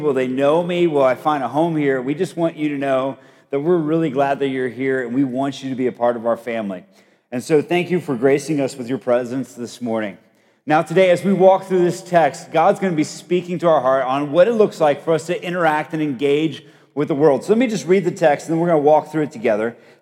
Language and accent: English; Colombia; when I grew up in Colombia, South America